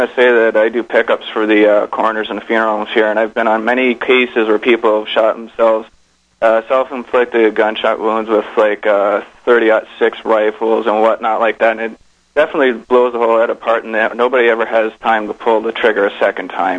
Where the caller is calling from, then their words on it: Windsor, Ontario, Canada; From Windsor, Ontario, Canada.